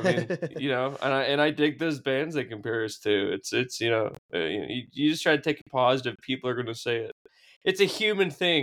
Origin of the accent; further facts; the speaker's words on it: California, United States; By the way, I'm from California. Okay. I'm in California.